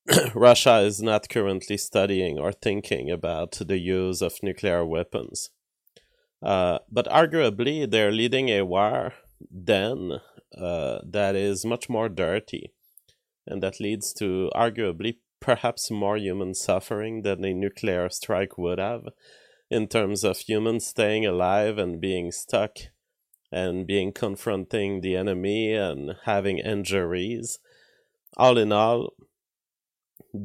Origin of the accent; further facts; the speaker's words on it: Quebec, Canada; English is a second language; also born or lived in United States; I am from Canada. I am a Quebecois living in Canada. So that's where I'm from. I visited the Europe, and I've lived the 5 years of my life, a little more even, in the US. But I am a Canadian